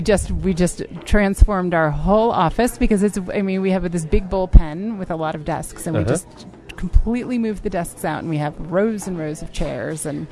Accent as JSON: {"language": "English", "town": "Blacksburg", "region": "Virginia", "country": "United States", "tie": "born or raised there", "said": "I am originally from Blacksburg, Virginia. Okay. That's where I grew up."}